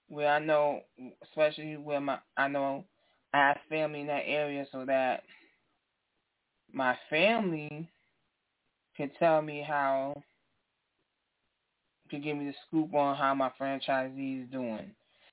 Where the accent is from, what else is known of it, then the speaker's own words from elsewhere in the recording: New York City, New York, United States; For me, I am from New York City. So I think I would have started in New York City.